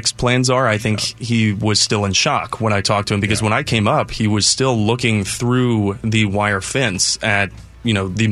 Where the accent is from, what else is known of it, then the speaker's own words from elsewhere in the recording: Columbus, Ohio, United States; I grew up in Columbus, so they're effectively the pro team around there.